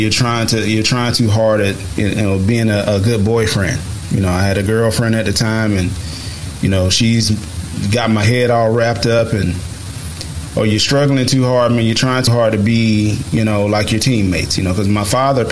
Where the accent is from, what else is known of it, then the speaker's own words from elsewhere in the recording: United States; I'm a black male, but I'm also an American male.